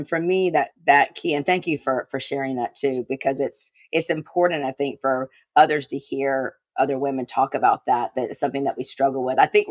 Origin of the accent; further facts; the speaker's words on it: South Carolina, United States; it changed my way of thinking growing up in South Carolina, the Bible Belt, all of that.